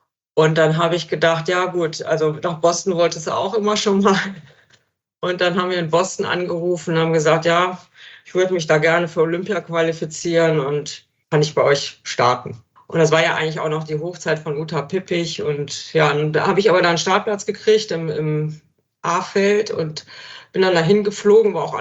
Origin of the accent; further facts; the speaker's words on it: Mönchengladbach, North Rhine-Westphalia, Germany; Ich komme ja aus Mönchengladbach und da konnte ich dann immer noch mitlaufen.